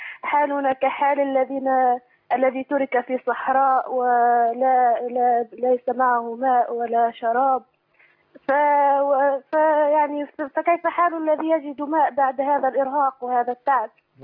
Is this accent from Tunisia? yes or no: yes; Tunisia